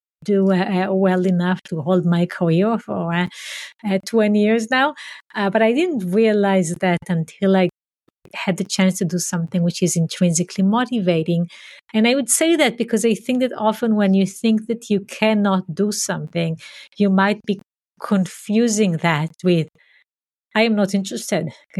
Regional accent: Israel; I grew up in Israel, in a community that is very different than where I am now. So it was a small community, a socialist community where we walked the land and had farming and animals and so on.

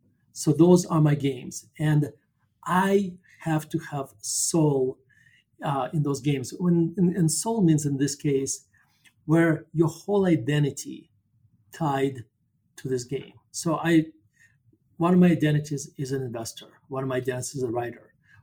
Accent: Murmansk, Murmansk Oblast, Russia; born there; English is a second language; But I was born in Murmansk, Russia, and Murmansk located up northwest, if you like, above the Arctic Circle. It's a very, very close to the kind of the northern tip of Norway and Finland. So it's very cold, long nights during the winter time, very, very short days.

